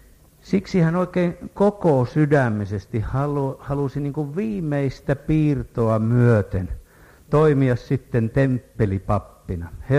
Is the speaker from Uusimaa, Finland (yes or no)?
yes; Kerava, Uusimaa, Finland; Minustakin on jopa helpompaa tulla Keravalle, vaikka olen täältä kotoisin ja lähtöisin